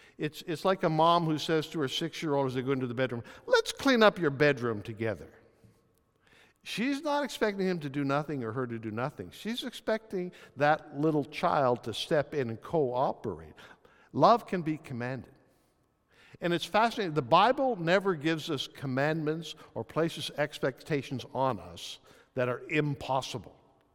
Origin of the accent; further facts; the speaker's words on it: Canada; I'm Canadian, English, French background